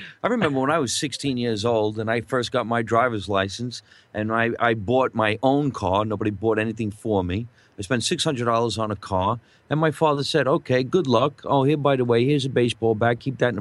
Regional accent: New Jersey, United States; now in California, United States; it had something to do with when I moved to California from New Jersey. everybody kept saying, you know, the way you sound, the way you act, you got a bit of an edge.

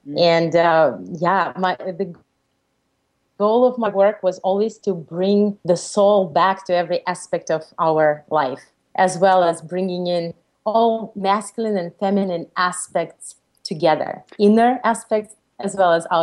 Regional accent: Russia; English is a second language; now in United States; by blood, I'm Jewish, and I grew up in Russia where there was no religion whatsoever. And when I came to the United States, I tried out Judaism.

